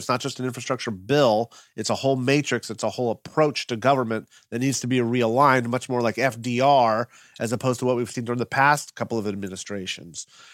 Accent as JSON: {"language": "English", "country": "United States", "said": "But there was also something prideful about being an American who finally saw our country put people on the moon."}